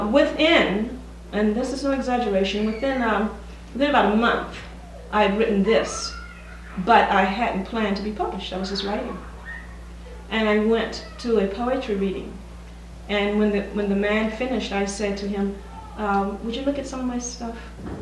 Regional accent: Mobile, Alabama, United States; also born or lived in California; I was born in Mobile, Alabama a few years ago, and I grew up there. I've lived in California 25 years. I grew up in a family of 9 children.

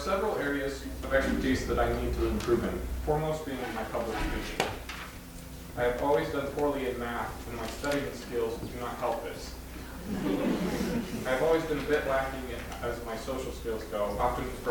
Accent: Buffalo, Wyoming, United States; though it's not where I was born and not where I am now, I will always consider Buffalo, Wyoming to be my hometown. It's a very small town in the middle of Wyoming

